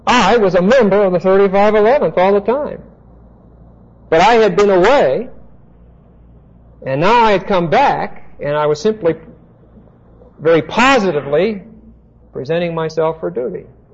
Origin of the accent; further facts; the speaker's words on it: Pittsburgh, Pennsylvania, United States; I'll never forget the first time. I'm from Pittsburgh. I had never seen a hailstorm like that.